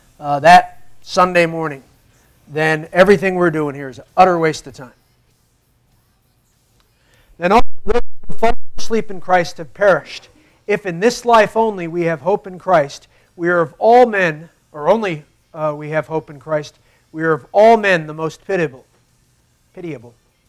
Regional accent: Yonkers, New York, United States; I am actually based out of, I live in New York, and you heard earlier I'm from Yonkers, New York.

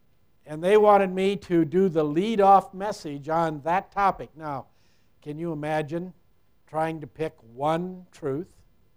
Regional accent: Waterloo, Iowa, United States; I come from Waterloo, Iowa. That's about 90 miles east of Dubuque. It's a good place to be from some days. It's not where we made our home most of our life, but that's where we have located recently.

